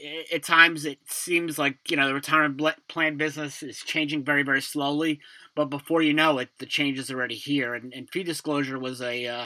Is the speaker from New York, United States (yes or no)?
yes; Brooklyn, New York, United States; When I was a kid growing up in Brooklyn, somebody in my school, he was a grade below me.